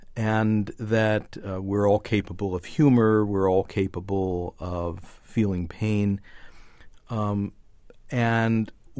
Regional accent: Philadelphia, Pennsylvania, United States; I was born in Philadelphia and went into public radio as an intern in my junior year in high school, where I was attending an alternative public high school just outside of Philadelphia

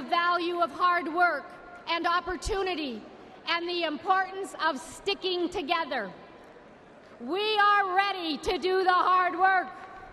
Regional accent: Anaconda, Montana, United States; I grew up in Anaconda, Montana. It is in the heart of the state's mining country. My dad worked at the copper smelter.

